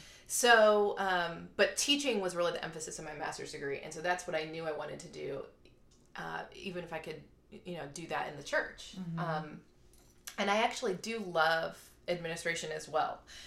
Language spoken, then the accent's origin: English; Cleveland, Ohio, United States; now in Dallas, United States; So yeah, I grew up in Cleveland, Ohio, in one of the suburbs, and the oldest of four, grew up going to a Methodist church